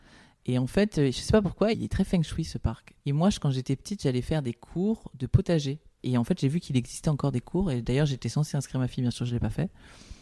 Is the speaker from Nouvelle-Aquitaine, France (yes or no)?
no; Paris, Île-de-France, France; je suis mi-ville, mi-campagne. C'est-à-dire que je suis parisienne, je suis née à Paris, je ne connais que Paris. Mes parents et grands-parents étaient parisiens. Une de mes grand-mères était russe, mais en fait, elle était quand même complètement parisienne.